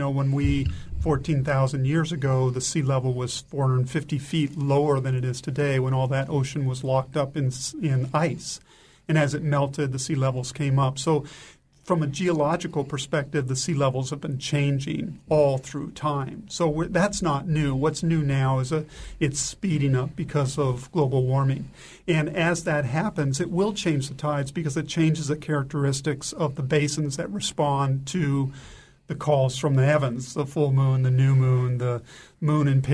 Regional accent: California, United States; Well, as you mentioned, I grew up on the Southern California coast, actually, surfing, sailing, diving.

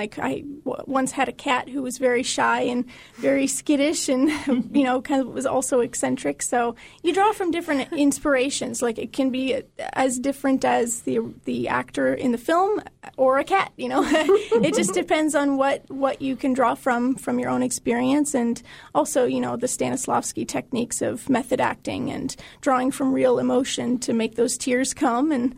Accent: Florida, United States; born there; also born or lived in Tampa / New Orleans; I was born in Florida and my family's Coast Guard family, so we've moved a lot of different places. And so we lived in Tampa. We also lived in New Orleans, Louisiana, for 1990 to 1992

